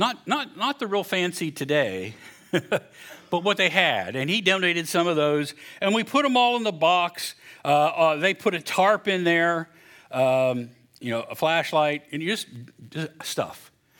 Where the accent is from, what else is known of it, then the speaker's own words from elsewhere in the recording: West Virginia, United States; When I was in college, my parents, we're from West Virginia. Nothing fancy.